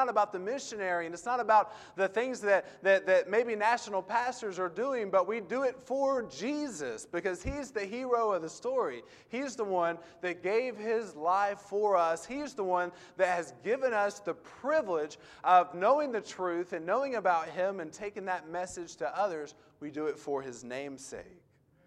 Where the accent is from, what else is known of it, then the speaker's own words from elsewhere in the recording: Atlanta, Georgia, United States; And I grew up in the Atlanta area. In our hometown, there were several churches preaching the gospel